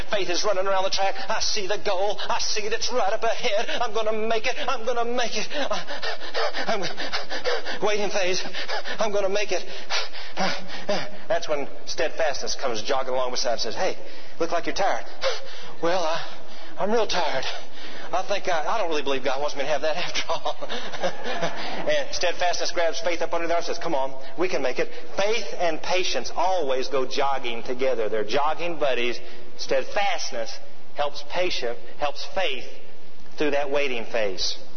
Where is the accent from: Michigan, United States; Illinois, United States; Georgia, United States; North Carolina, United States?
Georgia, United States; Atlanta; Martha and I moved from Tulsa, Oklahoma to Georgia. I went to Oral Roberts University and, of course, I grew up in Atlanta.